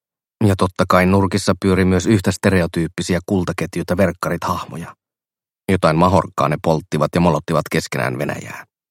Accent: Espoo, Uusimaa, Finland; Olin vielä ihan natiainen, kun perhe muutti kaupungin sisällä pari kertaa. Pidän itseäni mankkaalaisena

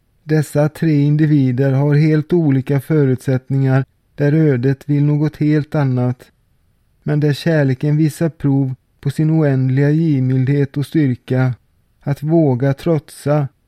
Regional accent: Alingsås, Västra Götaland County, Sweden; also born or lived in Borås / Skövde / Vänersborg; jag föddes på BB i Borås den 25 april 1966. Sedan växte jag upp i idylliska vackra trästan Alingsås i västra Sverige. I mitt vuxna liv har jag också bott flera år i Skövde, Borås och Vänersborg.

